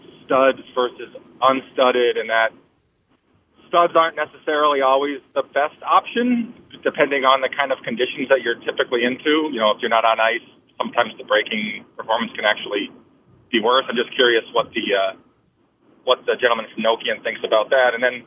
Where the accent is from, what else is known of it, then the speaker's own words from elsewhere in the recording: Massachusetts, United States; When I was younger, I grew up in Western Mass